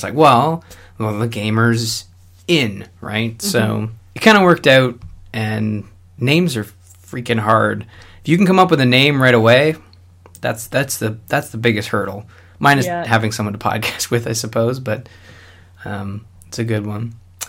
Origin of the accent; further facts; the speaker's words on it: Belleville, Ontario, Canada; North of X was like where I grew up in Belleville